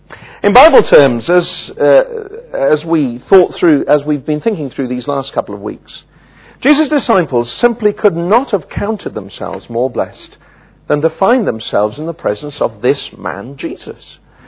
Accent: Wales, United Kingdom; I have to say, as a Welshman, there's one or two rugby internationals I'd quite like to meet today

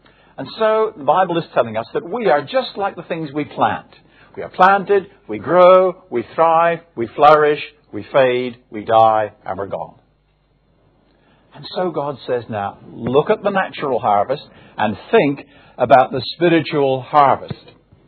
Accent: Guernsey; I did mention that I came from Guernsey, didn't I? I thought I would.

